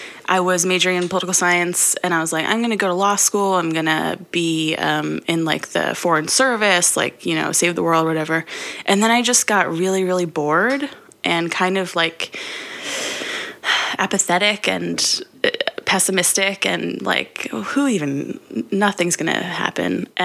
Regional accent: New Jersey, United States; now in Los Angeles, United States; I'm from New Jersey.

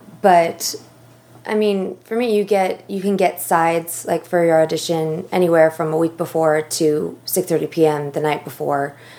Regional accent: Sacramento, California, United States; Plus, I'm from Sacramento, and there are performing arts outlets, but it's not a huge, you know, industry in Sacramento.

